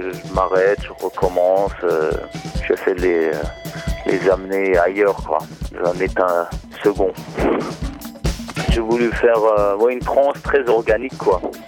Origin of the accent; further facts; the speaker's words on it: Berlin, Germany; also born or lived in Los Angeles, United States / Dole, France; now in Paris, France; Je suis moitié jurassique et moitié iranien. Mon père vient de Téhéran. Et après, j'ai grandi à Berlin et aux États-Unis, à Los Angeles. Et j'ai vécu un peu dans le Jura, dans mon adolescence aussi. Un bled perdu qui s'appelle Dole.